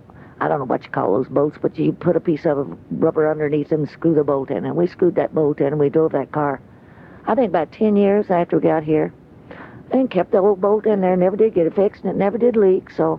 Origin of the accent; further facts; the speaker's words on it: Tennessee, United States; born there; also born or lived in Illinois; now in Alaska, United States; Well, I was born in Tennessee, Jim, and then I came up here by way of Illinois to come to Alaska.